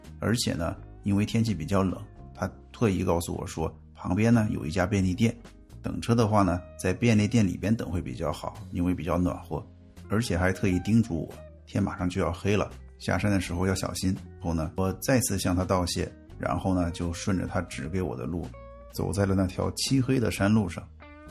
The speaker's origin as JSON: {"language": "Chinese", "country": "China", "said": "我给人家解释我是从中国来的"}